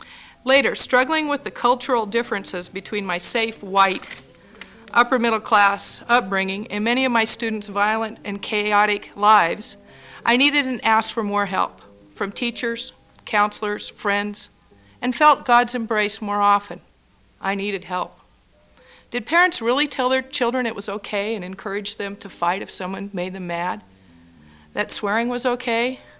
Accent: Portland, Oregon, United States; I'm from Portland, Oregon.

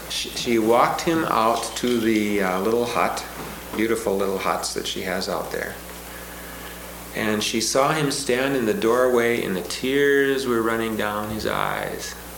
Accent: Minneapolis, Minnesota, United States; I went to a retreat house near the Twin Cities. I come from Minneapolis.

